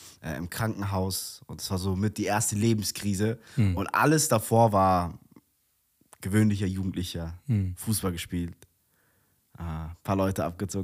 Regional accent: Langen, Hesse, Germany; wir gehören ab 28, ich bin in der Nähe von Frankfurt groß geworden, in Langen geboren.

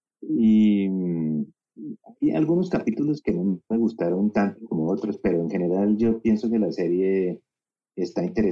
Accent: Colombia; soy colombiano, y bueno, le recomiendo la serie.

